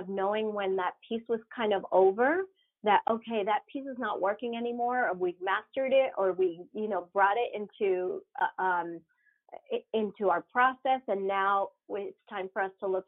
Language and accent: English; Venezuela; You know, even growing up in Venezuela, people couldn't even pronounce my name.